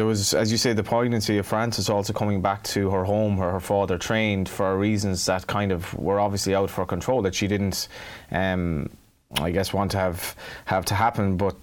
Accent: Ireland; but like, without being overly proud of being Irish, the standard of jockey there.

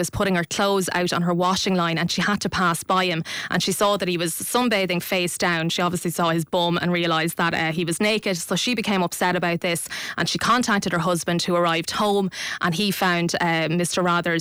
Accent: Kildare, Ireland; since I'm from Kildare.

